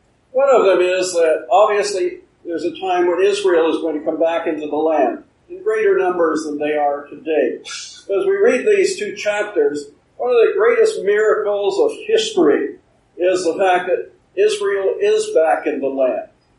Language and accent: English; Canada; My parents came from England. My brother was born in England. I was born in Canada. I have no affiliation or association with England at all. I'm Canadian.